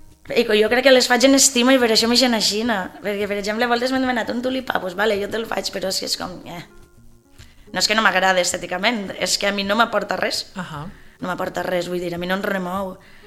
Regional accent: Oliva, Valencian Community, Spain; now in Pego, Spain; Vaig tornar a Oliva, que és el meu poble natal. Després la meva parella és així de Pego, quan vaig vindre a viure amb ella, pues, ja em vaig assentar així a Pego.

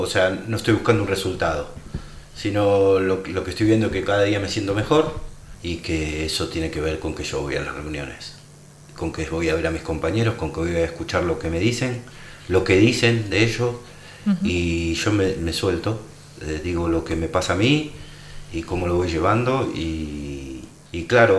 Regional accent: Argentina; now in Oliva, Spain; Jo, al mes d'estar aquí, jo soy argentino, pues me tocó al mes, me tocó ir a ver a mi madre a Argentina

